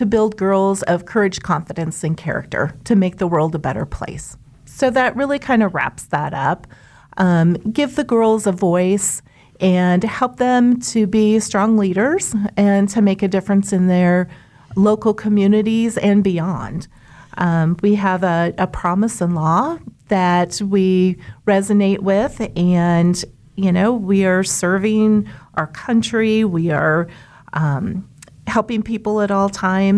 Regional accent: Nebraska, United States; also born or lived in Kansas; I lived 2 years in Kansas, my first 2 years of my life. And then my parents moved a whole 4 miles all the way into Nebraska.

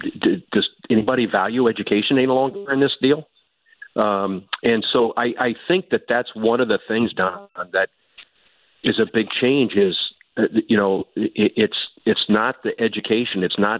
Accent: Iowa, United States; I'm originally from Iowa

